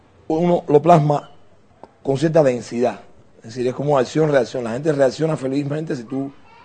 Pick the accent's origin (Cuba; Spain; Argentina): Cuba; para nosotros mismos como cubanos que somos